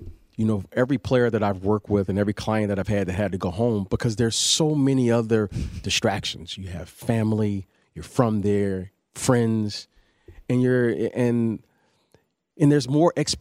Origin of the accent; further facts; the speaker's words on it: Detroit, Michigan, United States; when I got drafted in Chicago, I was a kid from Detroit, so I was just getting adjusted, didn't really know anyone